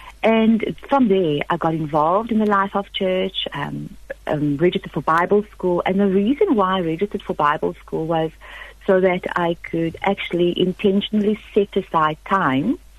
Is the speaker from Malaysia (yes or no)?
no; East London, Eastern Cape, South Africa; now in Bloemfontein, South Africa; And I was now at the age of 23 years old. And I moved back to the Free State from the Eastern Cape. I'm from East London.